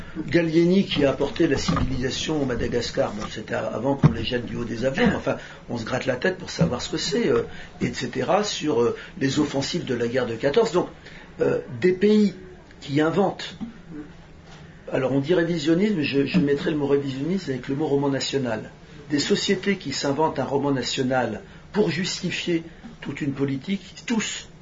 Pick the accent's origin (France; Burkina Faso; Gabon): France; j'ai grandi en France, je suis né en 50.